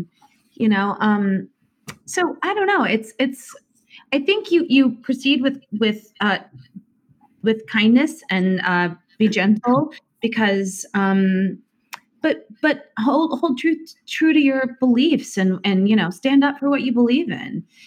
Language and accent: English; Indiana, United States; now in Nyack, United States; Like, you know, I grew up in Indiana. She now lives here in Nyack, New York.